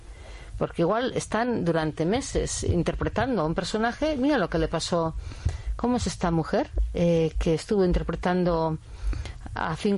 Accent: Basque Country, Spain; estuve en Londres también con 15 años y me decían a ver si era española y decía, no, no, yo soy vasca. ¿Y sabes vasco? Mm. No.

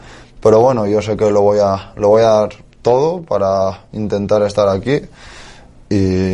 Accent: Mexico; el sentir que soy mexicano, porque yo soy mexicano

